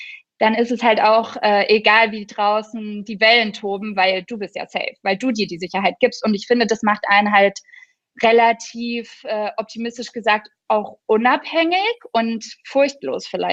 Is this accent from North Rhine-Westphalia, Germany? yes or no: no; Würzburg, Bavaria, Germany; Ich komme aus Würzburg.